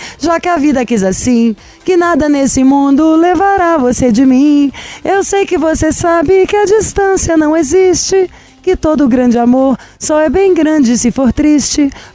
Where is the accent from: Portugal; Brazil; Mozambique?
Brazil; Belo Horizonte, Minas Gerais; deve ser porque eu sou de Belo Horizonte.